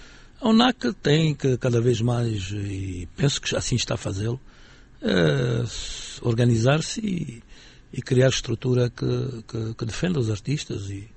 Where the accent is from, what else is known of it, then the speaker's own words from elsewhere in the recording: Angola; eu sou angolano